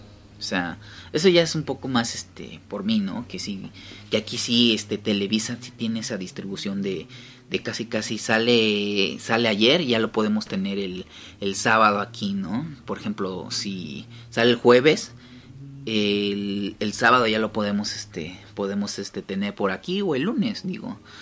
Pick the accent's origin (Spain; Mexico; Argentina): Mexico; Cuernavaca, Morelos; pero aquí en mi pueblo, aquí en Cuernavaca, sí se esponja.